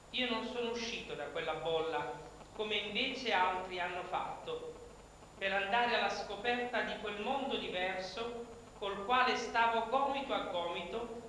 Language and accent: Italian; Algiers, Algiers Province, Algeria; Sono nato ad Algeri